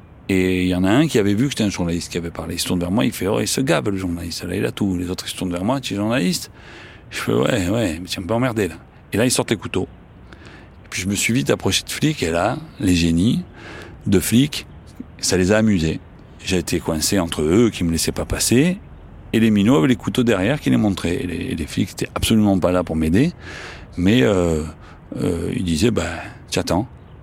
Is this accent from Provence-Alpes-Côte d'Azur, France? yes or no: yes; Marseille, Provence-Alpes-Côte d'Azur, France; accent: Marseille